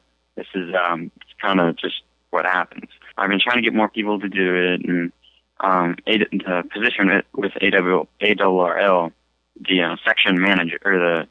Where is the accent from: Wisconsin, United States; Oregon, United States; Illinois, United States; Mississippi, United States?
Illinois, United States; Peoria; born there; I was born in the United States in Peoria, Illinois.